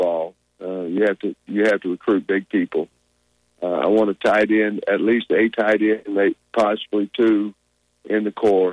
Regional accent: Grove, Oklahoma, United States

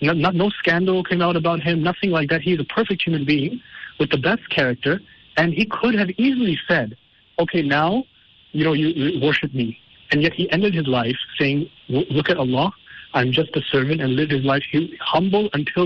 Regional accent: Canada; also born or lived in Yemen / Jordan; I'm born and raised in Canada. So I had never been outside of my country

